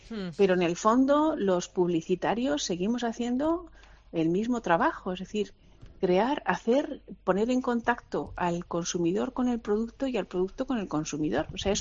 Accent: Zaragoza, Aragon, Spain; born there; now in Madrid, Spain; yo nací en Zaragoza, yo soy maña.

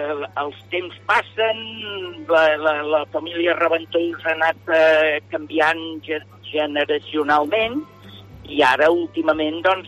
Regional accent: Catalonia, Spain; Jo soc del Penedès

